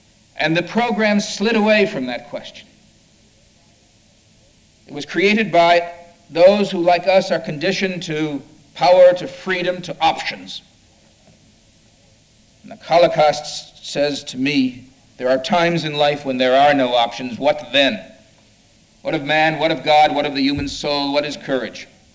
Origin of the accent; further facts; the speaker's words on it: Cleveland, Ohio, United States; if instead of being born and raised in Cleveland, Ohio, I'd been born and raised in Sighet, Romania